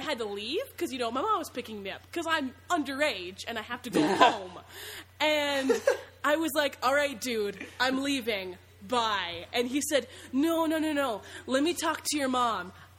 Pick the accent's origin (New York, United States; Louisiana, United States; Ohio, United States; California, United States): Ohio, United States; I was at a convention in Ohio because I'm from Ohio, and it's relatively small.